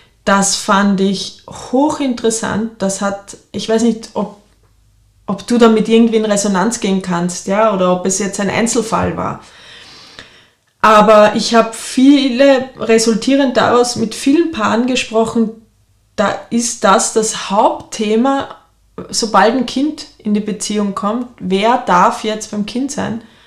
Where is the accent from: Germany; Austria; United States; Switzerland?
Austria; ich bin am Dorf groß geworden in Österreich in den 80er Jahren, im Bauernhof.